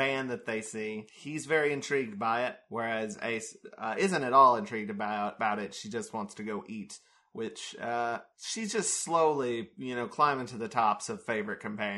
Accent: United States; Yeah, I'm too American for that.

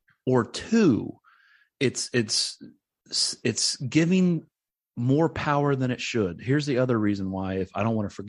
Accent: Tennessee, United States; But I grew up in East Tennessee, which is about 2.5-3 hours away from Middle Tennessee, where I am now, where the ministry is.

